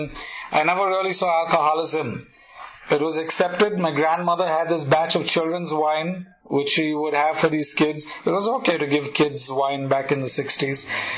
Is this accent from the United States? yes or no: no; India; As you probably figured out from my accent by now, I'm not from around here. And I am from India. I did most of my drinking in India, and I got sober in India.